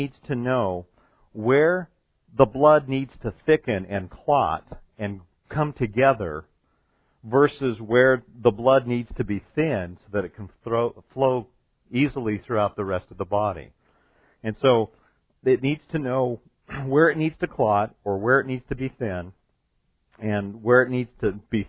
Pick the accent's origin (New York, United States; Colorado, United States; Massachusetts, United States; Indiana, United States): Colorado, United States; I'd call it a hill because I'm from Colorado and I know what real mountains look like.